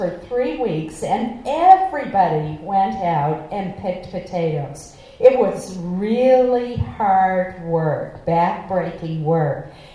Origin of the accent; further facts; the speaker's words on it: Caribou, Maine, United States; when I was growing up in Caribou in Aroostook County, I never would have guessed that someday I'd be in the United States Senate.